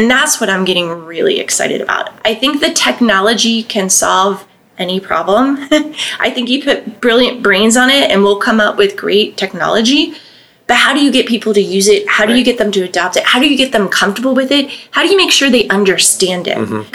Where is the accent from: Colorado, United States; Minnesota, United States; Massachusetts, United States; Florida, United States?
Florida, United States; So I grew up in Southwest Florida, and I tell this story a lot.